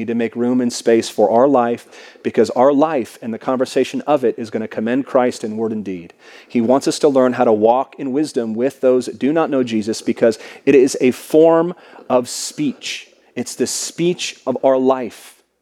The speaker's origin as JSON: {"language": "English", "region": "West Coast", "country": "United States", "said": "Where I come from San Diego up to Seattle, it's not the same."}